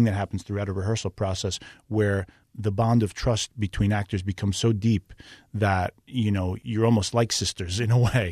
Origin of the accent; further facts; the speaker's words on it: New Jersey, United States; I'm from New Jersey, and so just sort of went across the Hudson River over to New York and lived in Queens for a long time